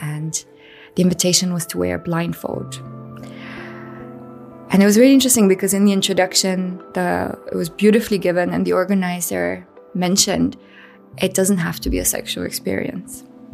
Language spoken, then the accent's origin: English; London, United Kingdom; also born or lived in Bulgaria; I'm originally from Bulgaria and Britain, so I grew up all over the world. Actually, we traveled a lot, but I spent, say, my more formative years in England, and especially in London.